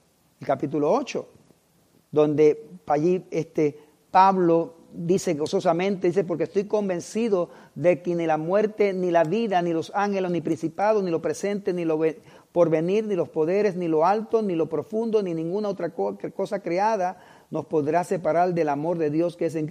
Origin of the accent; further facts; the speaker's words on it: Puerto Rico; Yo no sé, pero no sé usted, pero yo soy puertorriqueño. Y siempre aquí no hay muchos puertorriqueños.